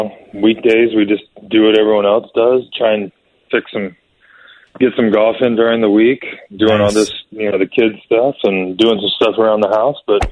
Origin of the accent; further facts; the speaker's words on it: Virginia Beach, Virginia, United States; Well, growing up in Virginia Beach, we used to go to the Norfolk Admirals games a little bit.